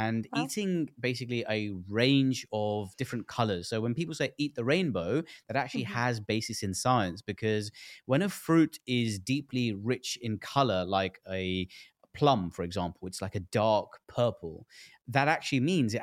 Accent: India; you know, obviously my background is like, I'm obviously Indian. And when I was growing up, my mom would make all of these Indian foods at home.

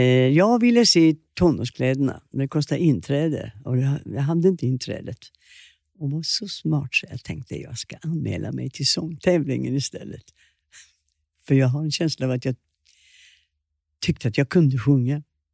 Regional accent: Sweden; Jag är svensk.

